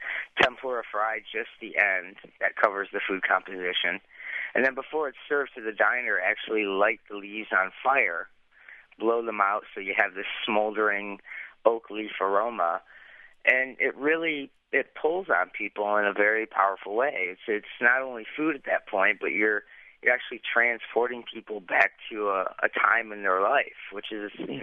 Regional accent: Michigan, United States; I grew up in Michigan, so my favorite season happens to be fall

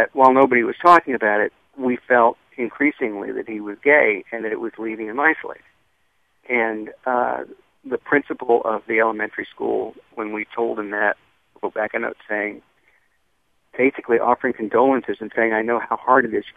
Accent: Galveston, Texas, United States; growing up in Galveston, it was a kind of town that was very accepting of diversity in its way.

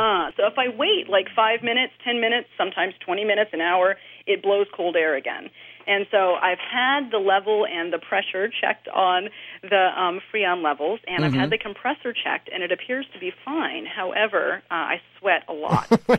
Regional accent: Haiti; now in Cocoa, United States; I was raised in a French country, but it's Haiti.

